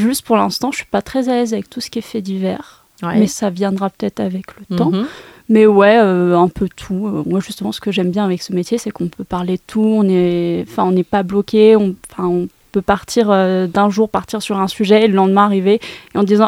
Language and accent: French; Lyon, Auvergne-Rhône-Alpes, France; Moi, j'étais sur le campus qui était à Lyon, parce que de base, je suis lyonnaise.